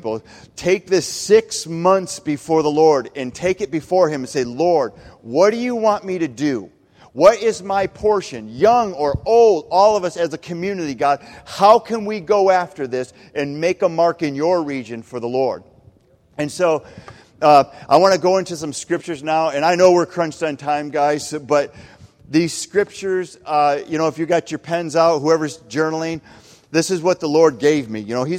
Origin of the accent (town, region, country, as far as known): Michigan, United States